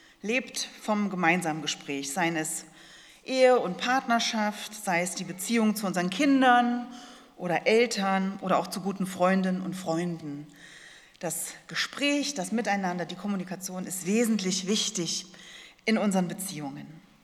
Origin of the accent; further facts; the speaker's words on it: Germany; Ja, wenn wir an das Beten denken, wir vor allem als Deutsche, dann denken wir meistens an das Bittgebet.